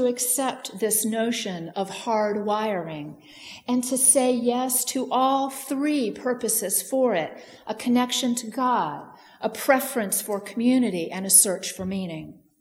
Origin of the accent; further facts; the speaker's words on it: Virginia, United States; It happened in the Blue Ridge Mountains in my home state of Virginia, at a place called Thunder Ridge